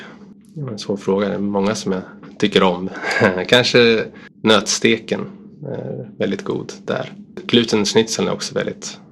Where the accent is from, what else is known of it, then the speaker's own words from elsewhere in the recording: Sweden; Livsmedelsverket i Sverige, där jag kommer ifrån